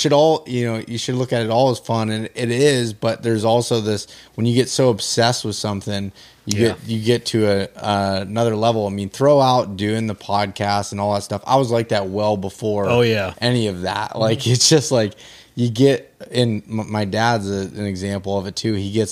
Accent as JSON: {"language": "English", "region": "Pennsylvania", "country": "United States", "said": "Like, just cause like that's my home state. I feel like I put the most work"}